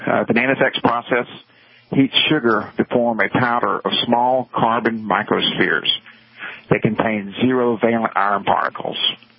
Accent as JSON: {"language": "English", "region": "Louisiana", "country": "United States", "tie": "born there", "also_born_or_lived": "Massachusetts", "said": "I was born in Louisiana, but got my start in business up in your area, in Massachusetts"}